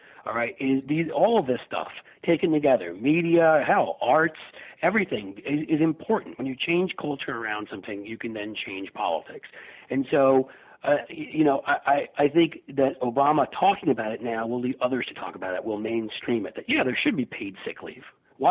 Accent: Ohio, United States; Look, already my home state senator, who's made his career on being against trade, which is Sherrod Brown

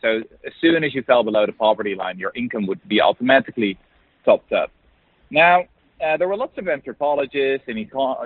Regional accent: Netherlands; I mean, I'm from Holland.

